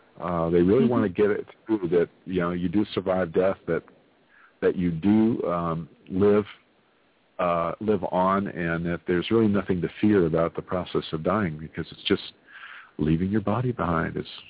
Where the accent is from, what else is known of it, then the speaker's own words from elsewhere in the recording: California, United States; I am a medium from Northern California. I live out in the gold country of California.